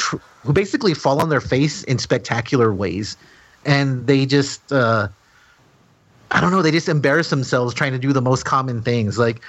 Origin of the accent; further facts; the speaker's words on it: Pennsylvania, United States; Well, see, I'm from Pennsylvania, so it's a pretty tough argument there.